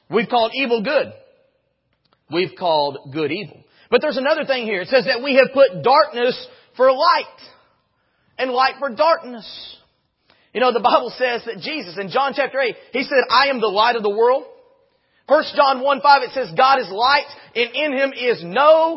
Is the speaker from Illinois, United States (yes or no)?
no; Texas, United States; the incumbent governor for my home state back then of Texas